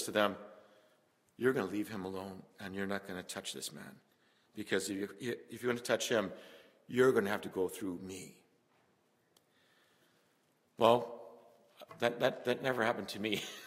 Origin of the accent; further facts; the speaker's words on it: Winnipeg, Manitoba, Canada; I grew up in Winnipeg. It was a violent city to grow up in.